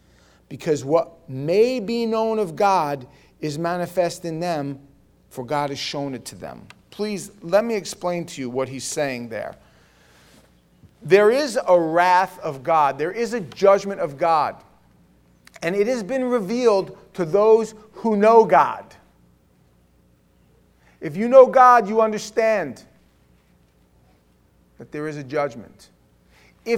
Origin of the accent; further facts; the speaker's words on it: Howard Beach, New York, United States; When I was in my teens, we had a few miles away on Queens Boulevard, in Ozone Park. I grew up in Howard Beach. There was a gym.